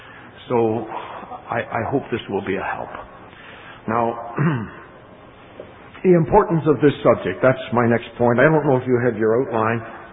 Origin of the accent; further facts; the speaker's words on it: Canada; born there; I was born in Canada too